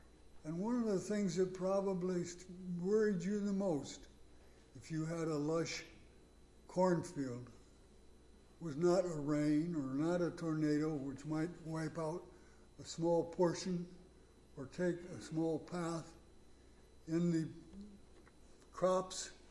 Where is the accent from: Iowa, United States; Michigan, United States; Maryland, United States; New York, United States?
Iowa, United States; I was born and raised in Iowa. Most of you know that. Some of us are even proud of it, but not me.